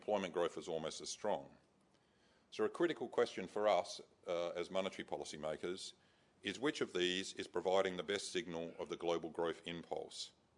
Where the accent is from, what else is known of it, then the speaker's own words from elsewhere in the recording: Adelaide, South Australia, Australia; thank you very much to AmCham for giving me the opportunity to speak in my hometown of Adelaide.